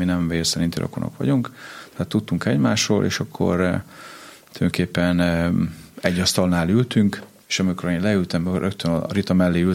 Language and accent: Hungarian; Bács-Kiskun, Hungary; Ugye mi nem vagyunk tőzsgyökeres Vas megyeiek, Bács-Kiskun megyéből származunk